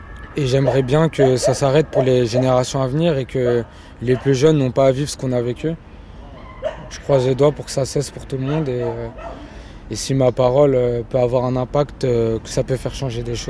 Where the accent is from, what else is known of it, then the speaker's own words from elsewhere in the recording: France; c'est notre pays, on a grandi en France, on aime la France, on veut rester en France